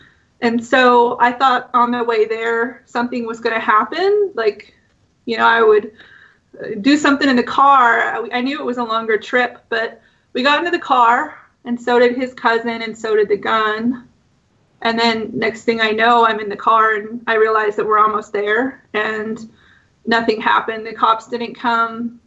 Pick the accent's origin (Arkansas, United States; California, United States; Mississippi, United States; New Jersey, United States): California, United States; I was living in my hometown where I'm back at now, and this is in a county called Humboldt County.